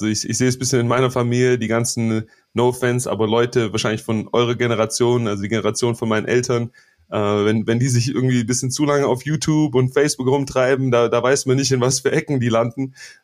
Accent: Stuttgart, Baden-Württemberg, Germany; ich bin in Stuttgart zwar groß geworden

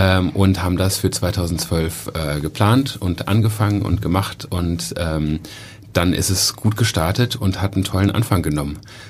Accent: Cologne, North Rhine-Westphalia, Germany; born there; ich bin selber in Köln geboren

